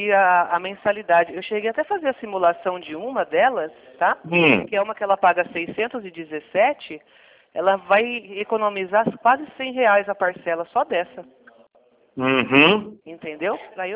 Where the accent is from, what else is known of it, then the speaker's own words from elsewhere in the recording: Paulínia, São Paulo, Brazil; Eu sou de Paulínia, eu moro aí no Flamboyant.